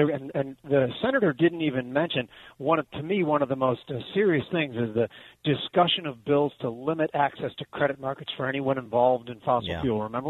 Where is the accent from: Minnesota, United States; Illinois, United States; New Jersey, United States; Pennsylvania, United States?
Illinois, United States; Chicago; Well, you know, we're from Chicago, so I think it's easier for us to spot a grift than some people in other places.